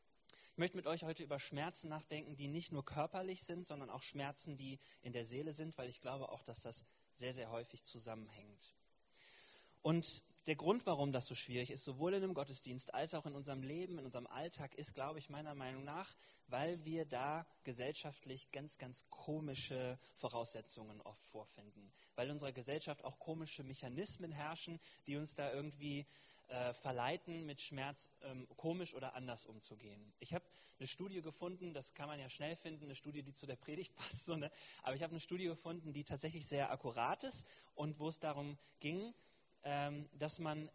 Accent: Remscheid, North Rhine-Westphalia, Germany; born there; Ich bin gebürtiger Remscheider.

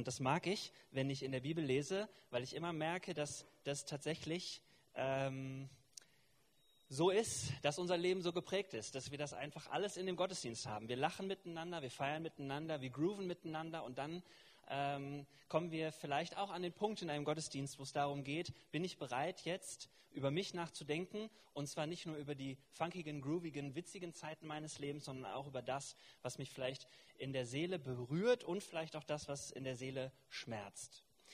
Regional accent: Remscheid, North Rhine-Westphalia, Germany; born there; Ich bin gebürtiger Remscheider.

